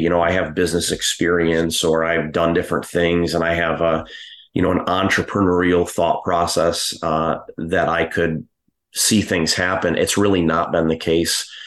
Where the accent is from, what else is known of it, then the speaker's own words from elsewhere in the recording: Eustis, Florida, United States; born there; Yeah. So I would say that, I was actually born in Eustis, Florida.